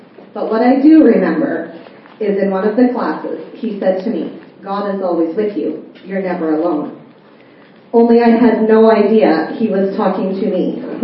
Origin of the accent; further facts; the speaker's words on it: Regina, Saskatchewan, Canada; born there; 40 years ago, I was born in Regina. I was born to two teenage parents that were very young.